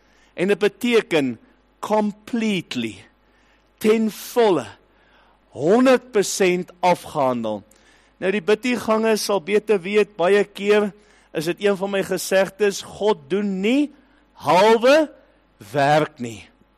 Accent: Port Elizabeth, Eastern Cape, South Africa; Ek het al vergeet hoe dinge by die see roes, terwyl ek groot geword het as kind in Port Elizabeth.

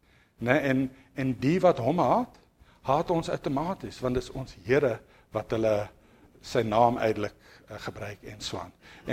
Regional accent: Welkom, Free State, South Africa; Daar's 'n ding, ek het in Welkom groot geword, daar was 'n kerk altyd op pad skool toe.

